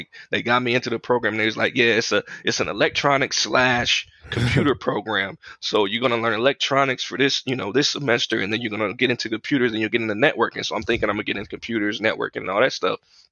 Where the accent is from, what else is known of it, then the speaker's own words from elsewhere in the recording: Topeka, Kansas, United States; I'm born and raised in Kansas, man. Midwest. Okay. Yeah, about an hour from Kansas City. I stay in Topeka, which is the capital